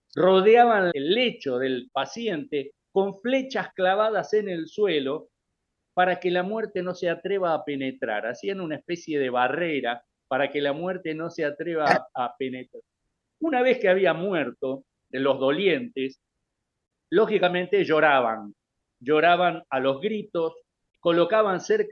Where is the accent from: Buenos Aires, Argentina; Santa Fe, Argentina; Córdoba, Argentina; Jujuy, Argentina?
Santa Fe, Argentina; Rafaela; la ciudad de Rafaela, de donde yo soy oriundo